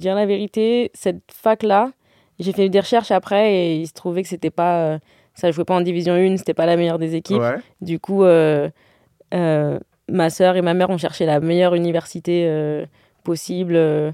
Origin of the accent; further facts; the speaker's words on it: Charenton-le-Pont, Île-de-France, France; Je jouais chez les garçons à Charenton, en mixte.